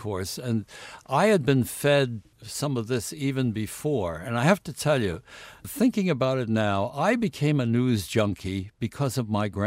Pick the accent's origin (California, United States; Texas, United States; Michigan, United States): Texas, United States; Beaumont; And I grew up in Beaumont, Texas.